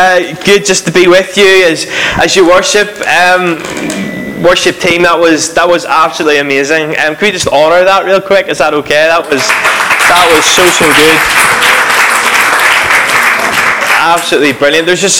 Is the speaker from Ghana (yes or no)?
no; Northern Ireland, United Kingdom; I am from Northern Ireland, if you haven't picked that up yet.